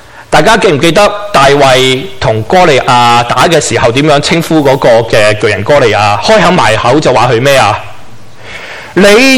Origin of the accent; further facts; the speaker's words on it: Guangdong, China; 我是广东人啊，南方啊，我是南蛮来的